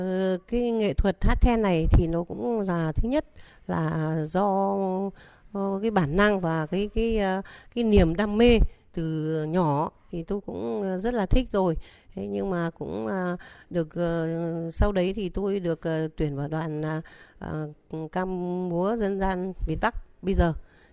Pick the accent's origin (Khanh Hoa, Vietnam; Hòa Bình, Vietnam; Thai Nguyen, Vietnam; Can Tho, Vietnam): Thai Nguyen, Vietnam; Dinh Hoa; về Định Hóa, quê hương của tôi thì cũng có cái giai điệu khác.